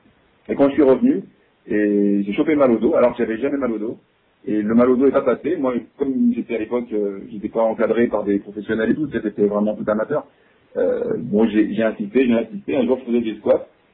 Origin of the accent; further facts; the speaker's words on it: Lyon, Auvergne-Rhône-Alpes, France; En fait, moi, je suis de Lyon, puis j'ai pas bougé.